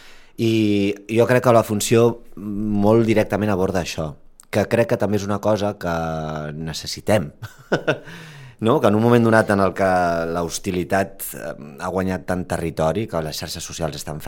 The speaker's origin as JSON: {"language": "Catalan", "town": "Vilanova i la Geltrú", "region": "Catalonia", "country": "Spain", "said": "jo soc de Vilanova i faig moltes coses allà"}